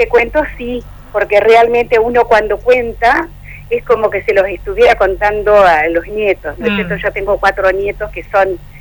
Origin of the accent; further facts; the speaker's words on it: Crucecita Séptima, Entre Ríos, Argentina; Yo cuando era pequeña viví en Crucecita Séptima, mi madre era maestra en una escuela rancho en el medio del monte